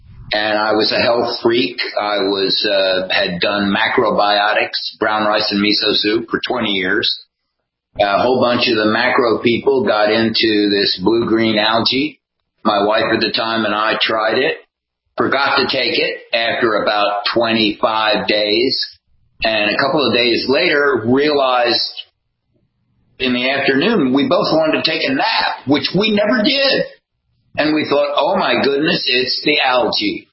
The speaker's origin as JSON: {"language": "English", "region": "East Coast", "country": "United States", "tie": "born or raised there", "said": "I grew up on the East Coast."}